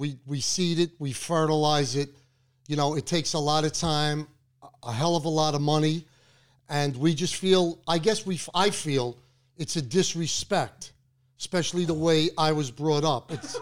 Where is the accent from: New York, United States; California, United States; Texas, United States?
New York, United States; Brooklyn; Well, being born and raised in Brooklyn